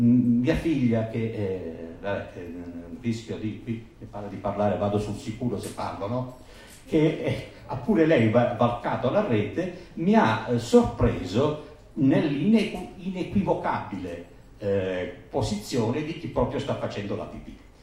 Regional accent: Marino, Lazio, Italy; io sono di Marino perché ci sentiamo

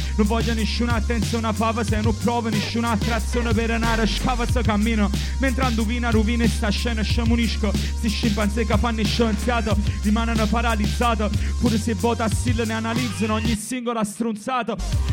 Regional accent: Naples, Campania, Italy; noi che veniamo dalla Saitella, cioè dai luoghi un po' così come il Bronx di Napoli

